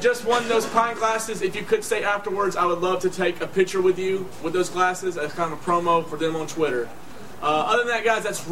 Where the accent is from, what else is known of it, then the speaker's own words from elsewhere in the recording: Gadsden, Alabama, United States; we're over here at the Back 40 Brewery here in downtown Gadsden, Alabama, my hometown.